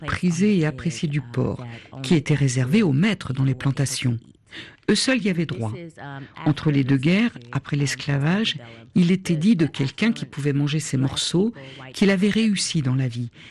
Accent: Philadelphia, Pennsylvania, United States; French is a second language; now in Houston, United States; Je suis originaire de Pennsylvanie, de Philadelphie.

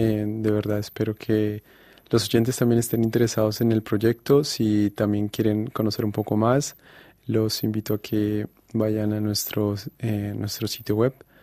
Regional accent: Colombia; now in France; porque de orígenes somos colombianos, pero vivimos en un país donde realmente se enfoca mucho a la ciencia

